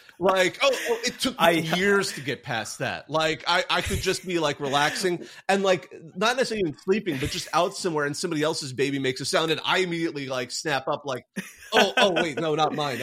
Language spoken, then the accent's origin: English; Minnesota, United States; So I was like, whoa, I know I'm from Minnesota, but this is cold out here.